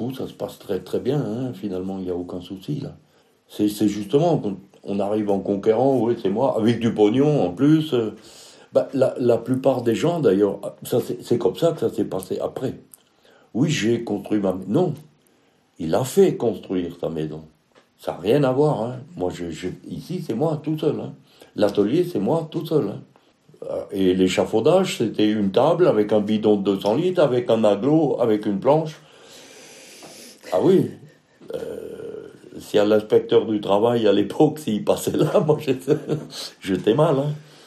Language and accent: French; Grand Est, France; Moi, je suis alsacien déjà, ça n'a rien à voir avec la mentalité d'ici déjà.